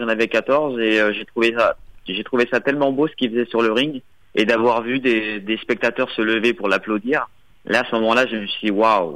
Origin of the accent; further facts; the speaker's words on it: Bourgoin-Jallieu, Auvergne-Rhône-Alpes, France; Moi, je suis né à Champfleury, à Bourgoin-Jallieu. J'ai grandi là-bas jusqu'à mes 16 ans. J'étais à l'école là-bas.